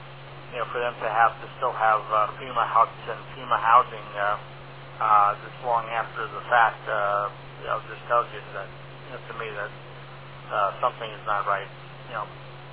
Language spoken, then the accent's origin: English; Bayville, New York, United States; I grew up in Bayville, where Peter lives now. Near Oyster Bay there.